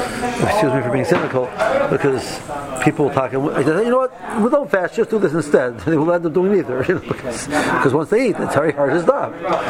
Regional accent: Tel Sheva, Southern District, Israel; Now, I grew up in Tel Shiva. My first experience at Cholent was in Tel Shiva.

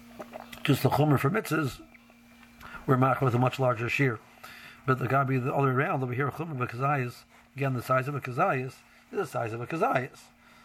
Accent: Silver Spring, Maryland, United States; Again, I'm from Silver Springs, so I'm a more liberal, so maybe that's why I feel like that.

